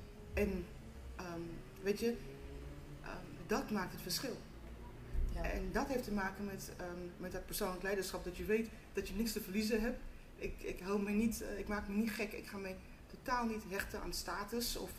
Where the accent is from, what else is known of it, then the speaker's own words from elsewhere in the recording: South Africa; ik kom uit Zuid-Afrika. Ik ben Zuid-Afrikaans van origine. En ik kende alleen maar apartheid.